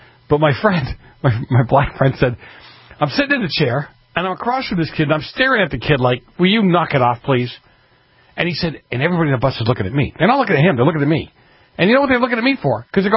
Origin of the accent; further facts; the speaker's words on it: Massachusetts, United States; now in California, United States; I grew up in Massachusetts. I know lots of areas of Cambridge, but they probably changed over the last 25 to 30 years that I've been here in California.